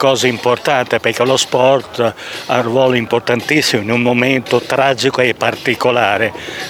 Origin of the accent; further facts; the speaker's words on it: Cavezzo, Emilia-Romagna, Italy; siamo di Cavezzo, un paesino poco lontano.